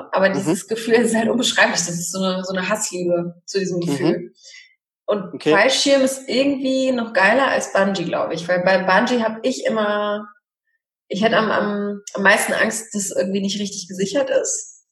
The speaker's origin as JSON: {"language": "German", "country": "Poland", "said": "Ich bin ja auch Polin, also falls es die Zuhörer nicht wissen."}